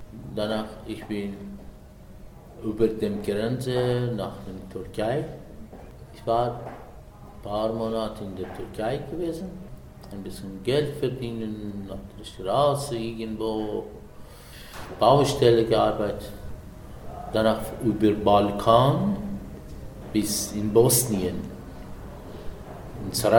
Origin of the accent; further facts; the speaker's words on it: Switzerland; German is a second language; das ist weiter mein Heimatland. Besonders die Berge, die Natur und die Schweiz Natur ist mir sehr, sehr interessant.